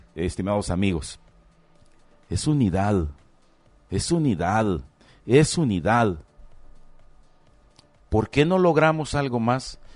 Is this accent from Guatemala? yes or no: yes; Guatemala; Yo soy moreno, yo no puedo esconder mi origen. Yo soy chapín. Tan chapín como cualquier otro que haya nacido aquí y que sea blanco y de ojos verdes y que mida 1.95.